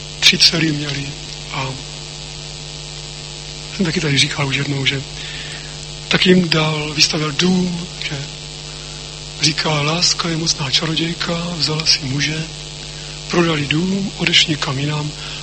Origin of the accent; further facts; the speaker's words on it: Bohemia, Czechia; když se dověděl, že jsem z Čech